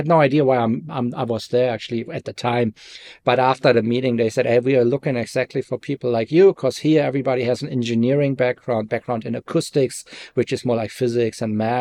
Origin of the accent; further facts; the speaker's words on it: Germany; English is a second language; also born or lived in Ireland; as you can hear, I'm from Germany. Fortunately, I'm not there anymore. But back when I finished my master's in Ireland in music technology